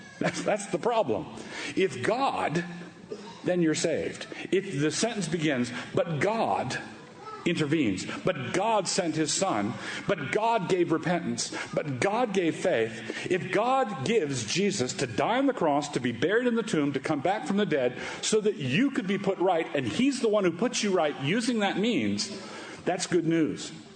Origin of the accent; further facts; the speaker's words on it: United States; I say it this way because I'm an American, all right?